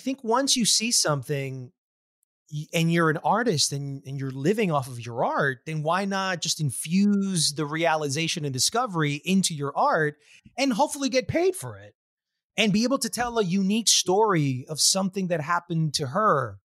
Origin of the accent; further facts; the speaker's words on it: Colombia; I'm much more than a Colombian. I'm an American Indian.